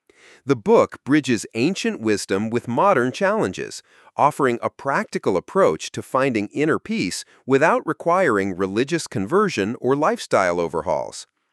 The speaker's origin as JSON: {"language": "English", "country": "India", "tie": "born or raised there", "said": "Growing up in India, I experienced magical fall days with crystal clear blue skies over the Himalayas."}